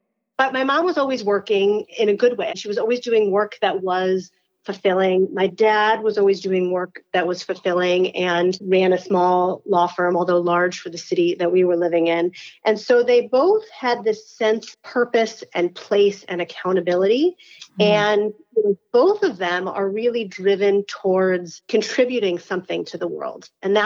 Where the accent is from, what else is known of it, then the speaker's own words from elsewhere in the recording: Syracuse, New York, United States; I grew up in Syracuse, New York.